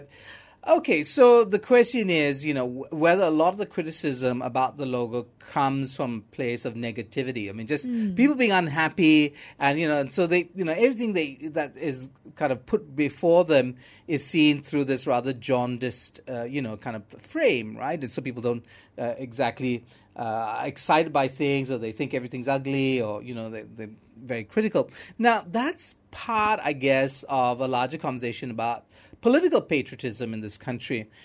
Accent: Malaysia; when I say I'm from Malaysia, they would say, Truly Asia.

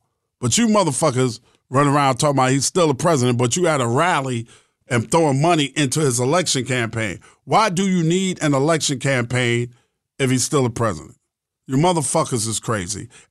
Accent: Queens, New York, United States; Because I'm from Queens, and fifth know goddamn well I'm trying to get my acting on.

